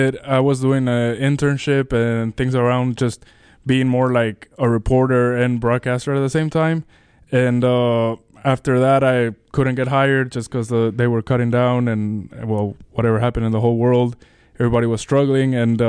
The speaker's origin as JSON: {"language": "English", "country": "Bolivia", "said": "Well, I graduated 2019, went back to my home country"}